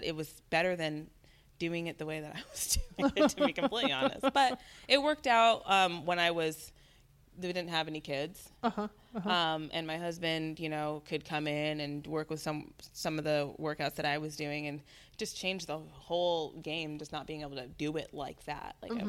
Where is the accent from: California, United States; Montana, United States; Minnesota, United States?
California, United States; Santa Clarita; Southern California. I'm from Santa Clarita Valley, and it's just a small town right outside, of LA, I guess you'd say.